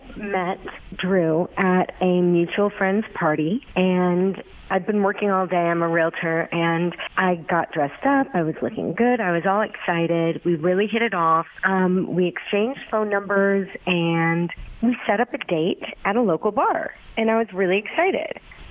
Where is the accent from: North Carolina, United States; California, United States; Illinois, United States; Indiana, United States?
North Carolina, United States; I grew up actually in North Carolina.